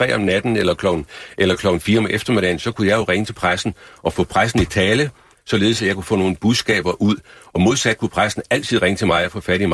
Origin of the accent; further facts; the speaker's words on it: Jutland, Denmark; nu kommer jeg fra Jylland, så jeg siger, at det blev en lille smule træls